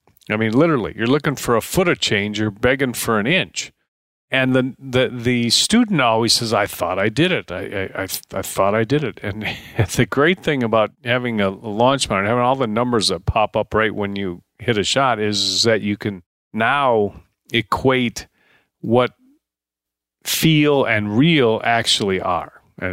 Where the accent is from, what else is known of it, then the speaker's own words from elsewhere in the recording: Deerfield, Illinois, United States; I grew up in Deerfield, Illinois